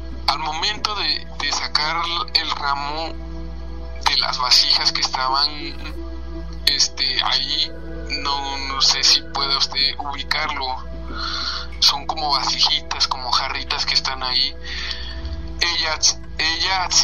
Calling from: Ciudad Juárez, Chihuahua, Mexico; Soy de aquí de Ciudad Juárez, Chihuahua.

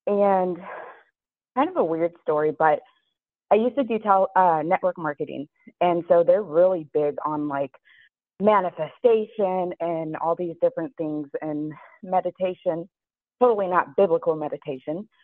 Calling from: Arizona, United States; I'm calling from Arizona.

